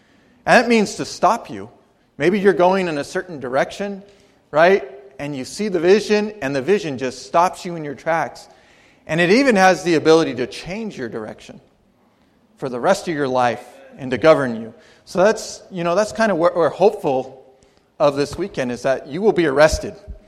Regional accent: Arizona, United States; I'm from Arizona. I love the Grand Canyon.

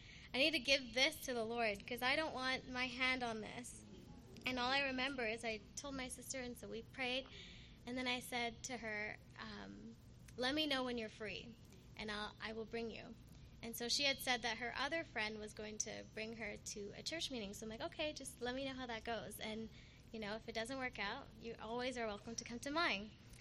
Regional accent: Surrey, British Columbia, Canada; I am from Surrey, Canada.

